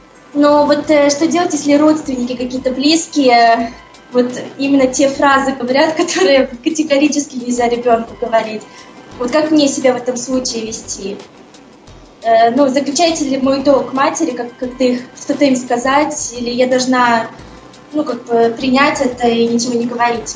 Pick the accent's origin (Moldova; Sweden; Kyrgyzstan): Sweden; Я из Швеции.